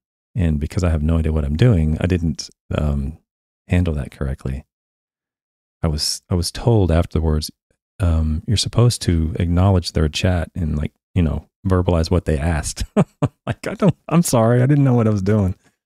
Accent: Shawnee, Oklahoma, United States; also born or lived in Florida; now in Kentucky, United States; Yeah, I'm from Oklahoma and middle of Oklahoma. No one's ever heard of it unless you're from Oklahoma, called Shawnee.

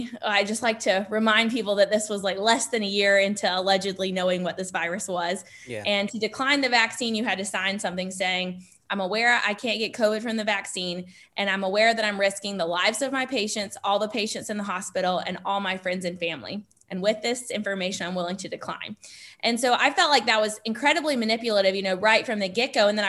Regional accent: North Carolina, United States; Yeah, well, I grew up in North Carolina and I got my nursing degree from a school called Bob Jones in South Carolina

